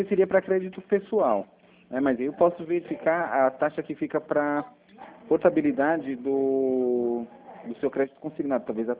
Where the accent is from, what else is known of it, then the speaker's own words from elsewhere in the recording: Brazil; Que eu sou brasileiro, não desisto nunca, mas nunca mesmo.